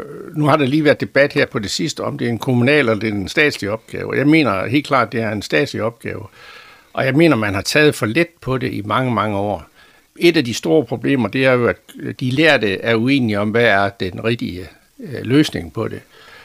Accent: Jerup, North Denmark Region, Denmark; also born or lived in Aalbæk / Frederikshavn; min mor drev et bageri i Jerup, og på et tidspunkt, der kom der en og ville købe det. Og så flyttede vi fra Jerup, hvilket jeg ikke var særlig glad for.

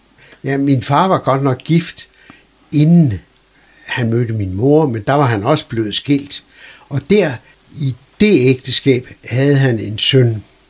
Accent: Skagen, North Denmark Region, Denmark; Det er et gammelt skagenshus, som formodentlig er bygget i begyndelsen af 1800-tallet.

